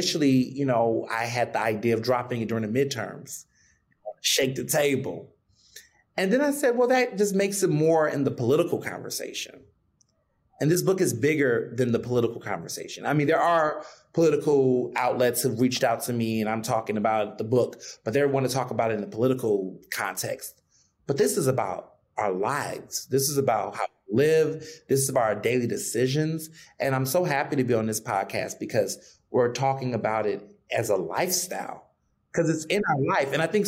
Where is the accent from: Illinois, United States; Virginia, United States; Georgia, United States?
Illinois, United States; Chicago; born there; I was born in Chicago.